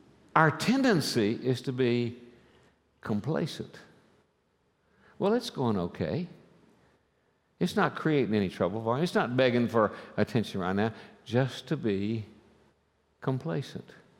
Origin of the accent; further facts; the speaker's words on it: Oklahoma, United States; I'm from Oklahoma. That's cowboy country. We have more cows than we do have people in Oklahoma, literally.